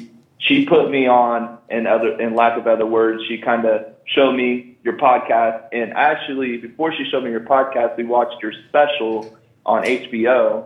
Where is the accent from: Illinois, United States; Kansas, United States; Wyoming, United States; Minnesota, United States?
Kansas, United States; And I'm a barber from Central Kansas.